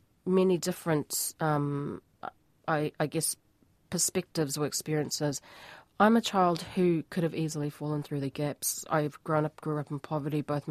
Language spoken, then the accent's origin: English; New Zealand; also born or lived in Tonga; So, I was born in Tonga in the 80s, and both my parents left school before the age of 14. So, when my sister and I were born in Tonga, they knew that if we were to stay in Tonga, we'd remain uneducated, remain in the poverty cycle, so we moved to New Zealand in the 80s.